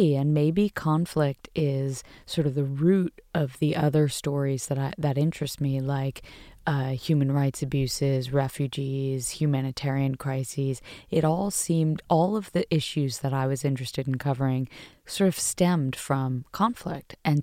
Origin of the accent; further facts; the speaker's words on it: United States; I mean, I never tell anyone I'm American unless I'm asked to sort of show a passport.